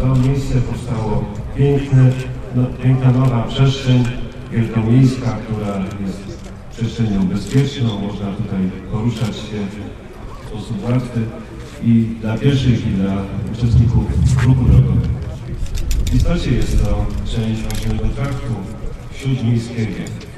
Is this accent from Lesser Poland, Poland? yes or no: yes; Tarnów, Lesser Poland, Poland; Ja nie chciałbym mówić jako marszałek, nie jako przedstawiciel Krakowa, słowa Polski, jako tarnowianin.